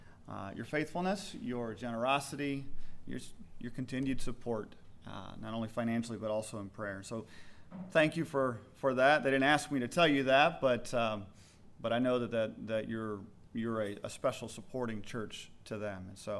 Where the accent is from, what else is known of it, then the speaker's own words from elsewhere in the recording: the South, United States; I grew up in the South, and hey man, this is how you can speak in the South.